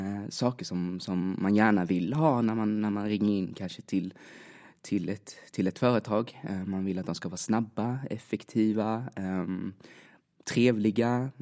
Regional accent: Värnamo, Jönköping County, Sweden; moved away as an adult; now in Stockholm, Sweden; och fyller 30 i september. Född och uppvuxen i Värnamo, Småland, men flyttade till Stockholm för cirka 6 år sedan.

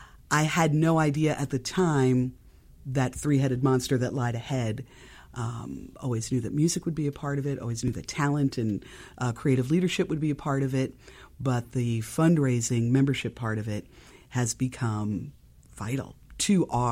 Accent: New York, United States; And, you know, I grew up in New York. I'm a lifelong New Yorker.

